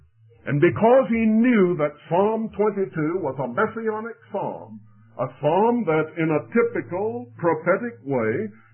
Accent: Charleston, South Carolina, United States; I have a brother who lives in Charleston, South Carolina, my hometown.

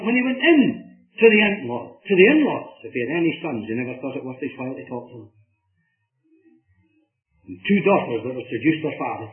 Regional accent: Kilmarnock, Scotland, United Kingdom; Because I come from Kilmarnock, many folks will speak to me about John Ritchie.

